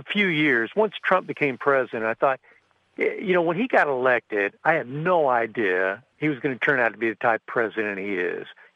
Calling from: Indiana, United States; I'm from Indiana, and I just wanted to say I certainly love your show.

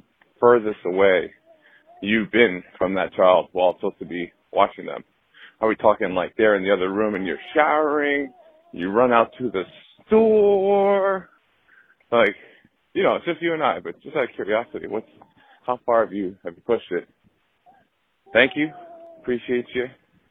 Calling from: Brooklyn, New York, United States; I'm calling from Brooklyn.

